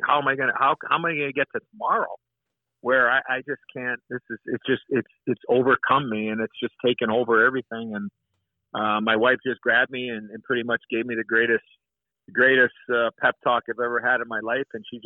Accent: Chicago, Illinois, United States; playing for my hometown team, the Chicago Blackhawks, being drafted in the first round as a 18-year-old kid, you know, which had never been accomplished before, for an American-born hockey player to be the first American-born native son that be ever drafted by his hometown team

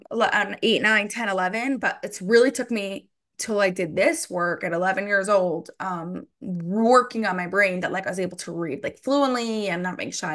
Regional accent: New Jersey, United States; now in Florida, United States; No, I grew up in New Jersey.

